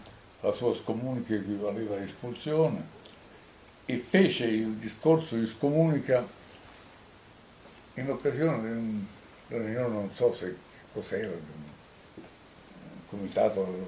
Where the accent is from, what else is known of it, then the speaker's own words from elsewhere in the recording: Tolfa, Lazio, Italy; nelle lingue in particolare conosco l'italiano, il romanesco, il dialetto di Tolfa che è il mio paese d'origine, un po' lo spagnolo, francese